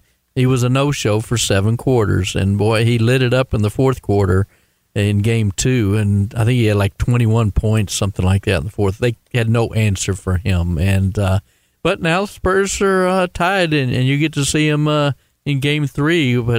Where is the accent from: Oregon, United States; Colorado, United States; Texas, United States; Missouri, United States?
Texas, United States; Austin; I'm from Austin.